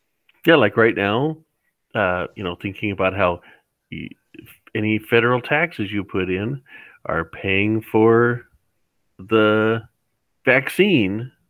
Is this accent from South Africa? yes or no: no; Montana, United States; born there; I was born on an Indian reservation in the top of Montana. So I'm practically from Alberta